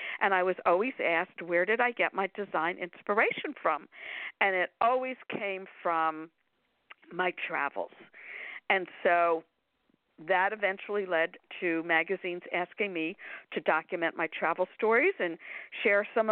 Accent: Miami Beach, Florida, United States; Okay, I was born and raised in Miami Beach, Florida.

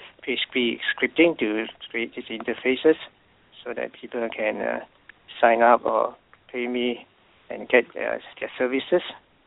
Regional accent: Malaysia; now in Australia; I'm originally from Malaysia. And now I'm living in Australia. I came to Australia in 1990, but went back to Malaysia to work from 1997 to 2000

